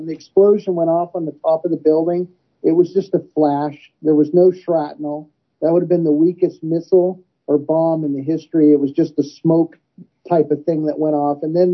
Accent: United States; And, you know, as an American, that's very concerning to me

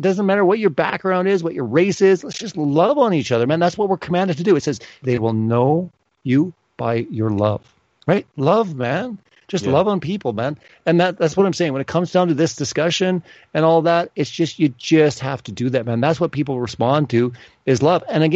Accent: Canada; I mean, we're from Canada. We're like visiting.

